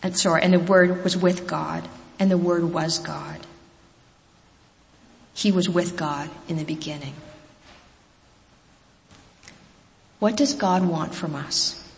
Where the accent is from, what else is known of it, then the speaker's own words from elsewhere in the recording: Guelph, Ontario, Canada; I grew up in First Baptist Church in Guelph, in a congregation very similar to this.